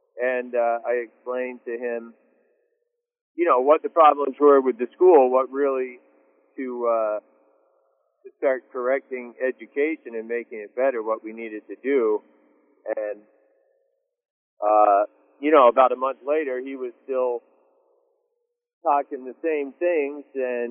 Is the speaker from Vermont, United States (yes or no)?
yes; Vermont, United States; and, you know, I grew up in Vermont, so I think a lot of this is common sense